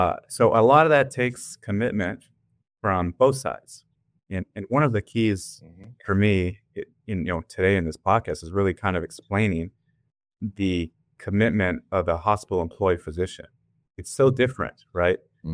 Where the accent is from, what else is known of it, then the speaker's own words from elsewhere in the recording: San Antonio, Texas, United States; But I'm from San Antonio.